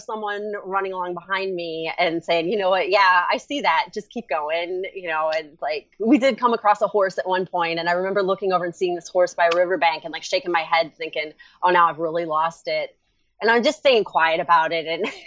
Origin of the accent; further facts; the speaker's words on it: Marblehead, Ohio, United States; So I'm from Ohio. I'm from Marblehead, Ohio, a little town out in the peninsula.